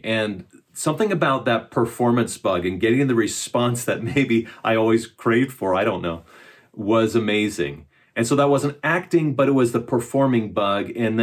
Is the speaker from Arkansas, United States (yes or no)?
no; Wauwatosa, Wisconsin, United States; Oh, I'm going to blow your mind. I grew up in Wauwatosa, Wisconsin.